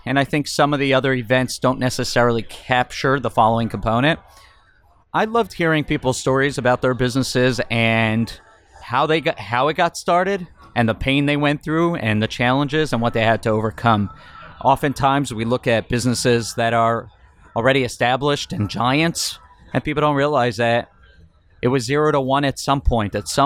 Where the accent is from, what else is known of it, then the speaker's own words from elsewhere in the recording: Miami, Florida, United States; I'm actually a native. I'm from Miami. It's my hometown.